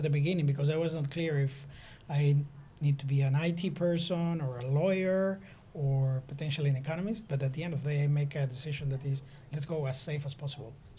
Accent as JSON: {"language": "English", "country": "Peru", "tie": "born or raised there", "said": "Peru in the mid-80s was very challenging."}